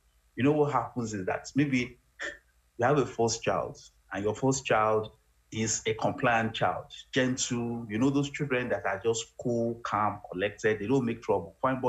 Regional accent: Ibadan, Oyo, Nigeria; I grew up in Ibadan, and I used to play table tennis when we were young.

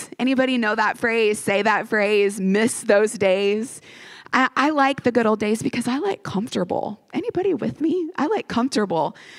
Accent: Texas, United States; also born or lived in Arkansas; I am from Texas and Arkansas. These are my people.

